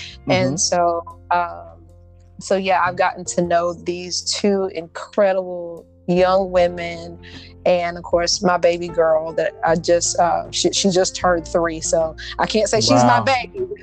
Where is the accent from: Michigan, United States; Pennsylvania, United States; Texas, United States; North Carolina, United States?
North Carolina, United States; I grew up here in North Carolina, between Moore County and Hope County.